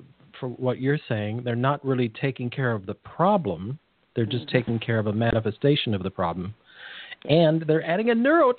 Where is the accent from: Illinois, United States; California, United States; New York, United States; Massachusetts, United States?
California, United States; I'm from California. I didn't